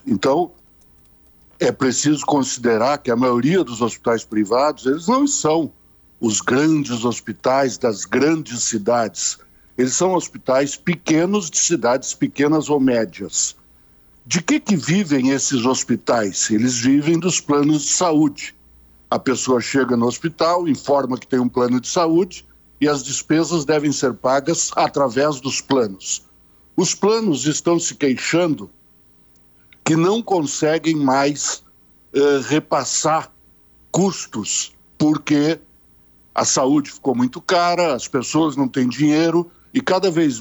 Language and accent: Portuguese; Bagé, Rio Grande do Sul, Brazil; also born or lived in Santana do Livramento / Porto Alegre; Eu nasci em Santana do Livramento, me criei em Bagé, fui muito a Lavras do Sul e depois morei em Porto Alegre.